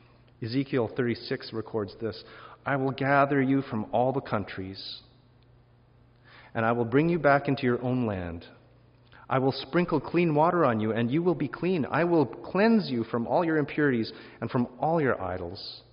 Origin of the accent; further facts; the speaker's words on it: Calgary, Alberta, Canada; the Alliance Church that I grew up in Calgary